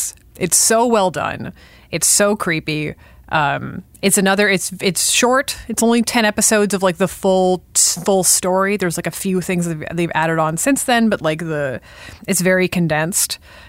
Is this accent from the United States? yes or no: no; Sudbury, Ontario, Canada; I grew up north. I grew up in Sudbury. I grew up around a mine.